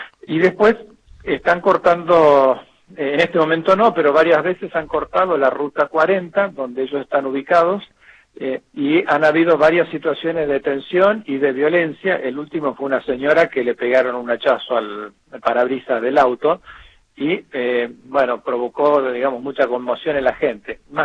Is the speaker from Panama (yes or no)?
no; Esquel, Chubut, Argentina; Desde que yo tengo uso de razón, yo me crié en Esquel y siempre ha habido una convivencia pacífica.